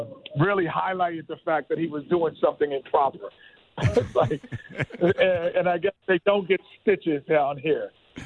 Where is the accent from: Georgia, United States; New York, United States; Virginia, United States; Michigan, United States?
New York, United States; New York City; I played in the NBA over a decade. I grew up in New York City.